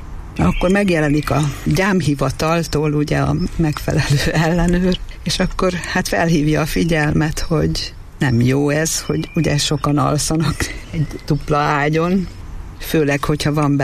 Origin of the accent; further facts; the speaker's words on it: Miskolc, Borsod-Abaúj-Zemplén, Hungary; also born or lived in Budapest; Hát én 2000-ig Budapesten laktam, előtte ugyan Miskolcon születtem és miskolci vagyok, de 20 évig ott éltem, és akkor 2000-ben költöztem haza.